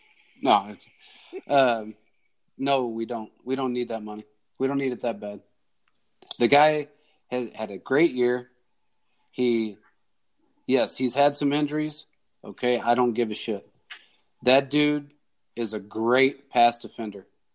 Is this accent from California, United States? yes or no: no; Kansas City, Missouri, United States; So I'm a guy born and raised in Kansas City watching Buffalo Bills football games because I idolized O.J. Simpson.